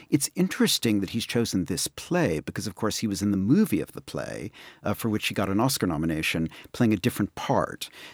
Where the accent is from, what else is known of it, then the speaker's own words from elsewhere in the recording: New York, United States; I mean, I remember when I was growing up in New York, and to see … in the act cost $25, and we all gasped.